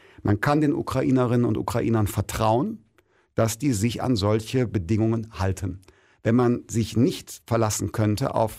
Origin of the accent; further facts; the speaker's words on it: Wermelskirchen, North Rhine-Westphalia, Germany; Ich bin 46 Jahre alt, bin aufgewachsen in Wermelskirchen.